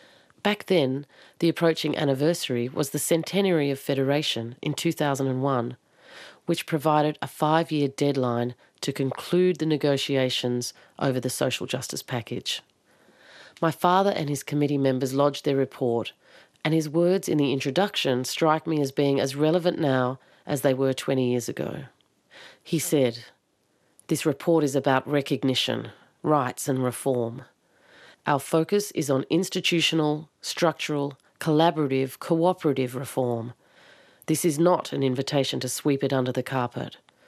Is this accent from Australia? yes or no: yes; Australia; I'm no expert. I'm not an elder, politician or lawyer, but I am an Australian.